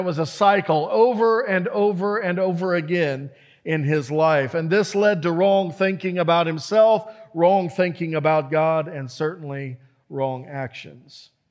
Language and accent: English; Kansas, United States; We're from Kansas, and if there's one thing we know how to do, it's to have a good time.